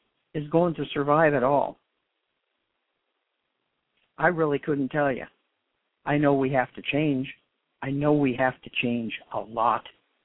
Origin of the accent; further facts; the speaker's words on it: New Mexico, United States; That southern border down there is actually near and dear to my heart. I grew up in New Mexico.